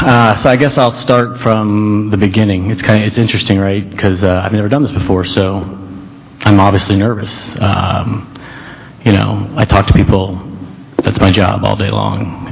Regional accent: Tampa, Florida, United States; I grew up in Tampa, South Tampa.

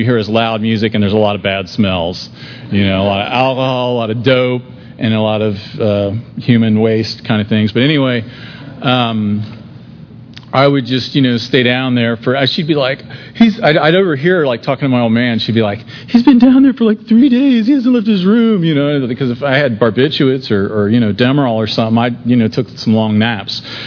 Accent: Loveland, Ohio, United States; I grew up in Loveland, Ohio, which is a suburb of Cincinnati, and it's kind of like Lakeland, I guess.

